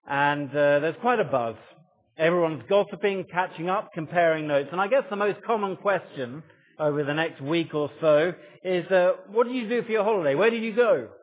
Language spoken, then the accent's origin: English; London, United Kingdom; after all, I am a Londoner, and I've still never seen the crown jewels.